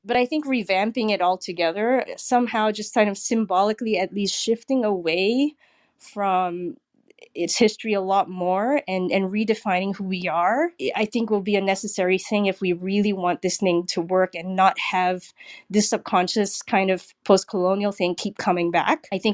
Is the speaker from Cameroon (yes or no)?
no; Singapore; now in San Francisco, United States; Yes, I'm Singaporean. I live in San Francisco.